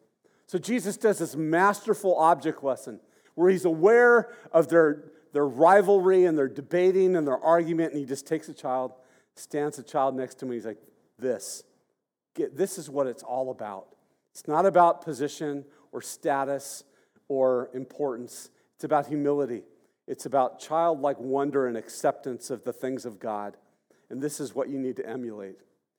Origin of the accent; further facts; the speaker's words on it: Santa Barbara, California, United States; And growing up in Santa Barbara, you know, I just thought, well, that's a thing of the past.